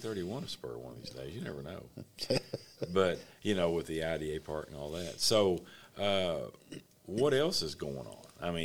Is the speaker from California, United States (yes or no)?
no; Kentucky, United States; I'm from Eastern Kentucky, you know, and I live about 10 miles from Natural Bridge State Park and River Gorge.